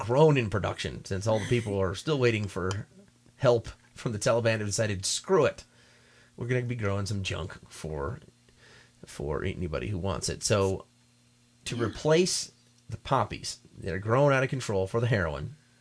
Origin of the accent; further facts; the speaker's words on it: Colorado, United States; And we're from Colorado. We're in Colorado, so